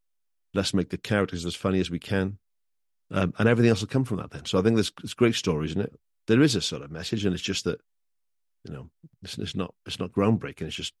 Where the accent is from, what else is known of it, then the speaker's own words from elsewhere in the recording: Wales, United Kingdom; now in Cardiff, United Kingdom; I grew up in Wales, but I lived all over the place, but I grew up in Wales, went to school in Wales, my first job's in Wales, got married in Wales, I live in Wales now, you know, and I love Cardiff.